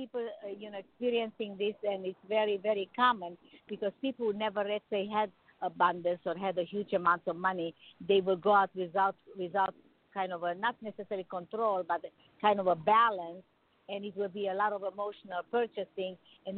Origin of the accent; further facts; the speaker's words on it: Romania; English is a second language; now in United States; growing up in Romania, we didn't have abundance of everything, not as much as in the U.S.